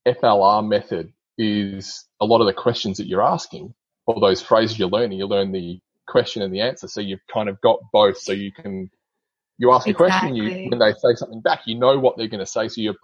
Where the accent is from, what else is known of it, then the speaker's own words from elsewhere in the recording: Australia; first language English; being obviously Australian, we use British English for nearly everything, and we don't think that we have much of an accent or speak fast.